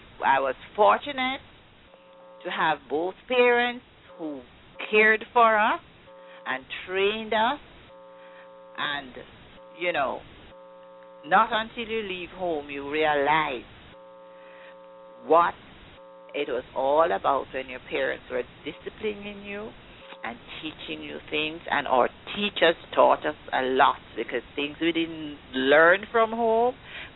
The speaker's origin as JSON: {"language": "English", "country": "Jamaica", "tie": "born or raised there", "said": "Like to say how happy and proud I am that I'm a Jamaican, because of the training we got at home, back home, from growing up"}